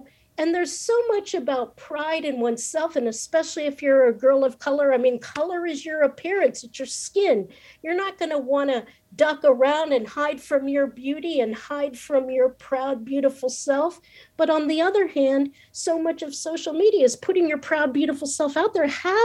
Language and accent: English; United States; But I think especially growing up in America as a girl of color, it is no easy thing.